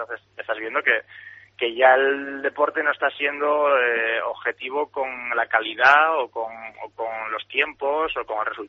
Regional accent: Asturias, Spain; Sí, yo soy de Asturias. Lo que pasa es que, bueno, este año, desde hace 3 meses, la concentración fue en Madrid. Estamos concentrados en la residencia Joaquín Blume.

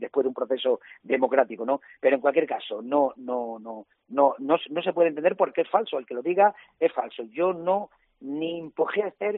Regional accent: Spain; los que somos de provincia, los que somos de la España rural, de la España interior

